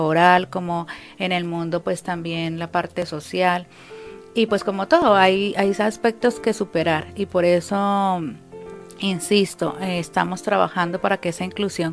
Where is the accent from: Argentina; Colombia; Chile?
Colombia; now in Spain; Colombia, por ejemplo, en mi caso es el país que me educó y España el país que me recibió.